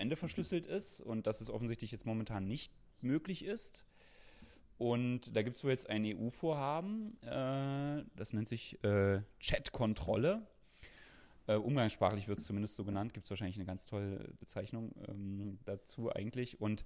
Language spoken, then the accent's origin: German; eastern Germany, Germany; ich meine, war 5 Jahre, als die DDR vorbei war